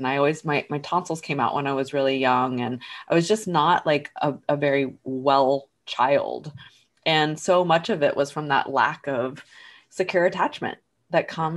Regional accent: Texas, United States; And I grew up in Texas with, you know, all these first responders.

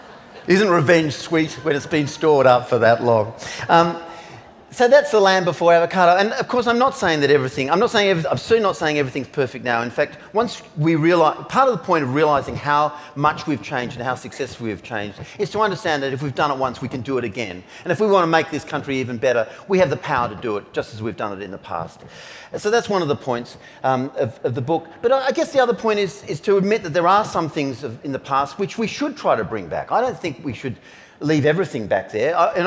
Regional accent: Canberra, Australian Capital Territory, Australia; I grew up in Canberra, and I on the day of the dismissal, I was a schoolboy

